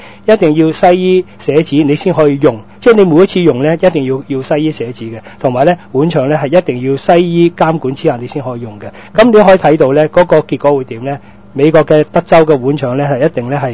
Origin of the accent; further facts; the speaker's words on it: Hong Kong; 如果我香港人有機會去成日都去歐洲旅行啦，